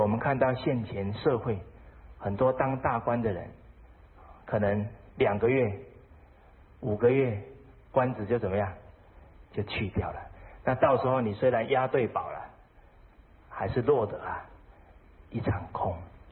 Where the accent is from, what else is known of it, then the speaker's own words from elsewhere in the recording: China; 这样的景象啊，在中国，在我们中国人能不能看到？可不可以？要有信心啊。